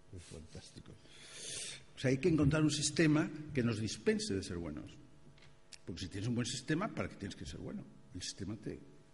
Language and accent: Spanish; Asturias, Spain; me acuerdo de pequeño en Asturias, en las fiestas de los pueblos y tal